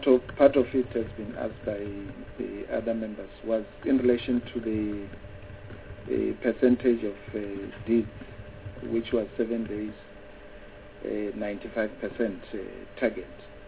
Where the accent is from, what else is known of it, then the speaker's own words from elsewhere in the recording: Limpopo, South Africa; For the purpose of monitoring, I come from Limpopo.